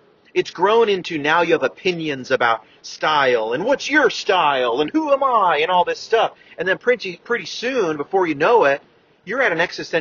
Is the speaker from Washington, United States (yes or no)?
no; San Francisco, California, United States; But I'm from San Francisco, so kind of a Levi guy, you know?